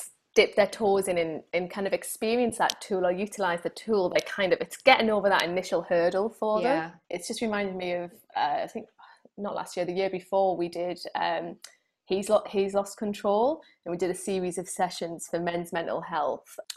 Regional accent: United Kingdom; being typically British and being typically cynical

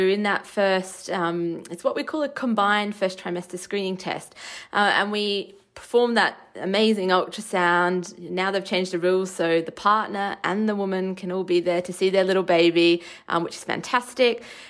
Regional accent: Australia; This is the same where I grew up in Australia

